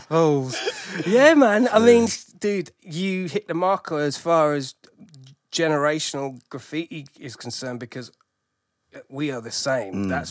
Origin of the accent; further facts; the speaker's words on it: Crawley, South East England, United Kingdom; I was from Crawley, and that was a very similar thing.